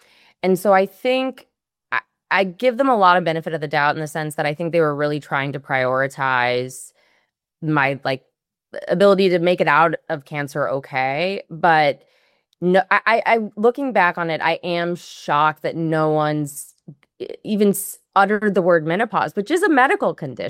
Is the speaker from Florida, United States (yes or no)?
no; St. Louis, Missouri, United States; at the only place in my hometown of St. Louis, Missouri that sold them